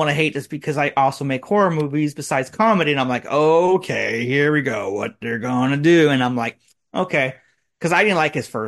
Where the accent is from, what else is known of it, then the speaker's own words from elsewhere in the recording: United States; I'm not big into like Southern storylines, even though I'm American.